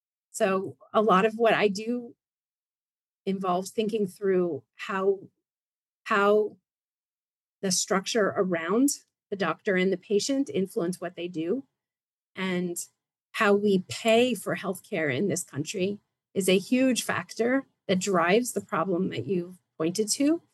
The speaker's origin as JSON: {"language": "English", "region": "New York", "country": "United States", "said": "So I'm from New York and wanted to be here"}